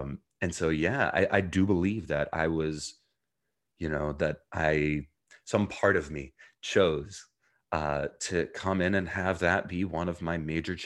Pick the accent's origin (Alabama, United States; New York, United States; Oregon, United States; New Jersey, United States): New Jersey, United States; also born or lived in Jerusalem, Israel / South Africa; I was born in Jerusalem, Israel, grew up in New Jersey, and spent a year between there living in South Africa